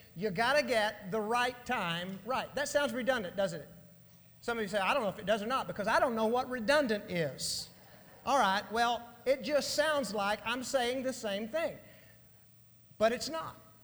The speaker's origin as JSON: {"language": "English", "region": "Texas", "country": "United States", "said": "Invariably, in August, it'll say it's 125 degrees when I know, as a Texan, it's not 1 degree over 120."}